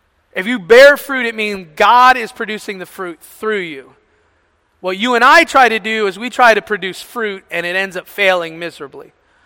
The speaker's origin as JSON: {"language": "English", "region": "Ohio", "country": "United States", "tie": "born or raised there", "said": "it's in Canton, Ohio, near my hometown."}